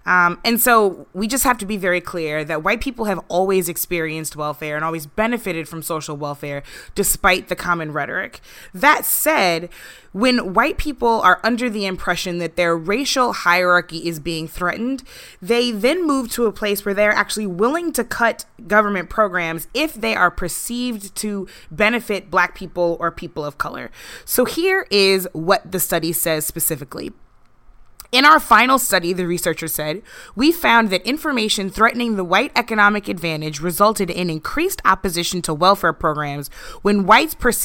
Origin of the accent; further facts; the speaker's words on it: St. Louis, Missouri, United States; there's an election coming up in St. Louis, in my hometown